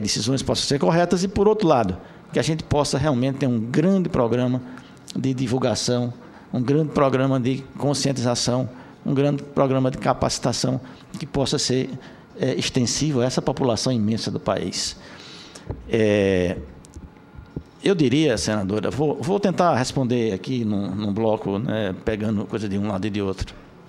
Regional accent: Northeast Region, Brazil; lá no Nordeste, de onde eu venho, senadora, que é bem diferente

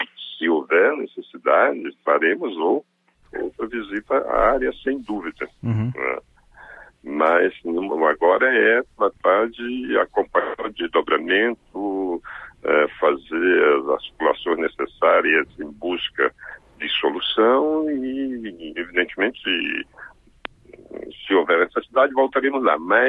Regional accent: Amazon, Brazil; Eu sou da Amazônia, nós estamos extremamente preocupados com a situação no sul do Amazonas

